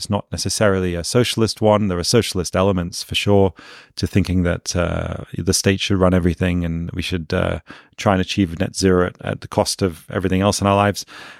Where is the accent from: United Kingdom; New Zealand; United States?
United Kingdom; I'm British.